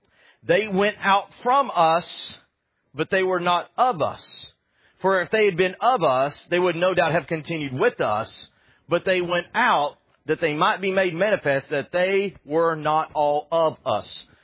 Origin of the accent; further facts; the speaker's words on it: Texas, United States; I'm from Texas. You have family in Texas, sir.